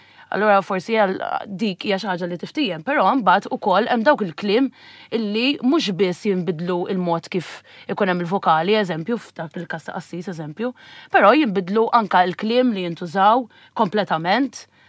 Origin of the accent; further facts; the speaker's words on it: Nadur, Gozo, Malta; n-nadur jeżisti ħafna dialett jiena minn Naduru barra tittenna u kliem oħrajn